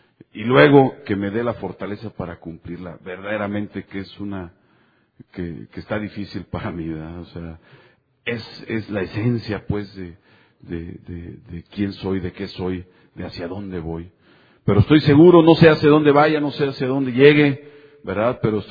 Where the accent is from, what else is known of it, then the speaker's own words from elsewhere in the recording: San Luis Potosí, Mexico; soy alcohólico. Vengo de México, de San Luis Potosí.